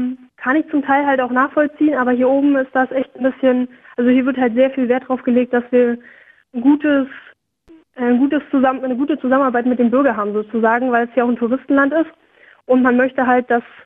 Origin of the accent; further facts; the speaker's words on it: Berlin, Germany; Ich komme halt aus Berlin, ja schon gesagt